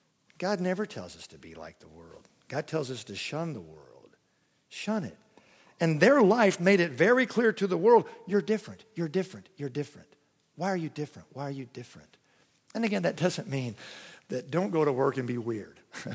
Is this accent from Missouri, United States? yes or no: yes; Missouri, United States; born there; I usually say, well, I was born in Missouri, but I didn't live there too long.